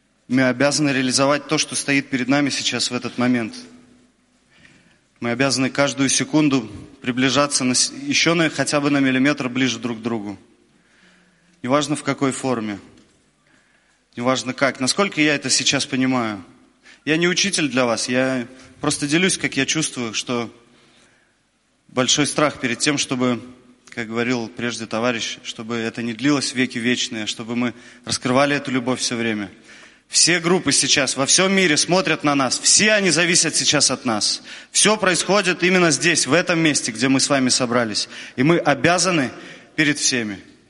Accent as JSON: {"language": "Russian", "region": "Kyiv", "country": "Ukraine", "said": "я из Киева, это в Украине."}